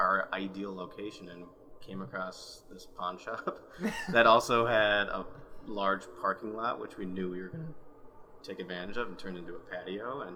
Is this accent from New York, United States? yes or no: no; Minnesota, United States; We grew up together in the Twin Cities area, Minnesota, and have known each other since kindergarten.